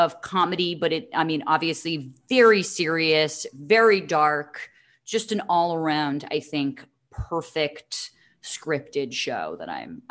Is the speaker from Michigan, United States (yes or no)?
no; New Jersey, United States; Another great HBO show. I'm from New Jersey.